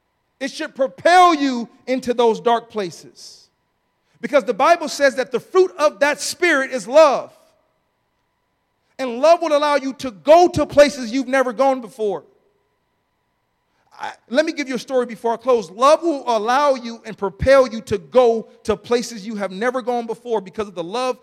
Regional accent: Los Angeles, California, United States; Okay, now listen, I'm from South Central, you guys. I know the deal when gunshots pop up, okay?

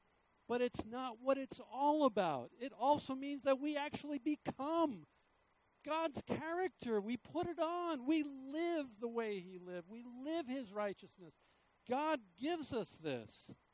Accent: Levittown, New York, United States; But I grew up in Levittown, Long Island, New York, in the 60s and 70s. My town is a predominantly white town.

